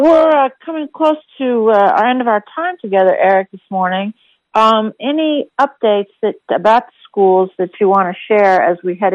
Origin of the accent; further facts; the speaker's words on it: Fresno, California, United States; now in Ames, United States; when I first moved to Ames, I'm from Fresno, California, sort of fog capital USA.